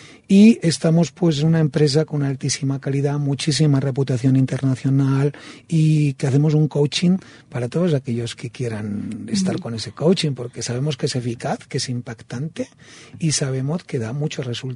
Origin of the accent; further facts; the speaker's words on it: Madrid, Community of Madrid, Spain; now in Barcelona, Spain; Yo soy de Madrid, pero vivo en Barcelona. Vivo en Barcelona, pero soy madrileño.